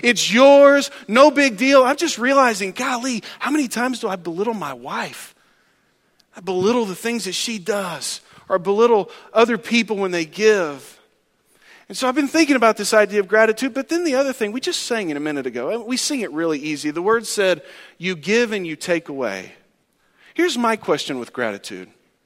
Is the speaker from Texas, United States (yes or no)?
yes; Snyder, Texas, United States; We came from Snyder, Texas.